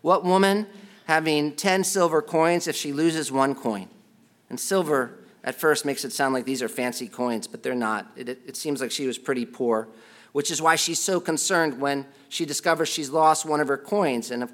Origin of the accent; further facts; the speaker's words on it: United States; You know what I always thought was interesting as an American when I lived overseas